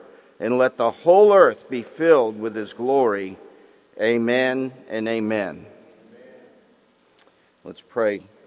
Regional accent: New York, United States; I grew up in New York, so we would meet in Cape May in the summer.

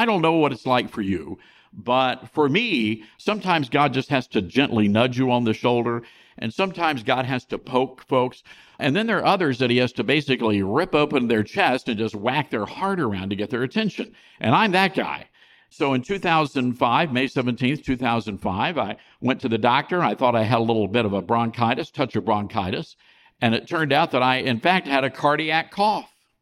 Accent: Memphis, Tennessee, United States; I was born and raised here in Memphis, Tennessee. I was born at the Old Baptist Hospital. My grandfather moved our family here after he was put in charge of the tower at Memphis Airport.

